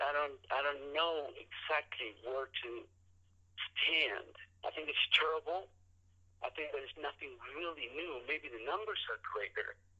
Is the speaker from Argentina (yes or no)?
yes; Argentina; English is a second language; also born or lived in Europe; when I was growing up in Argentina or in Europe, gun ownership was out of the question.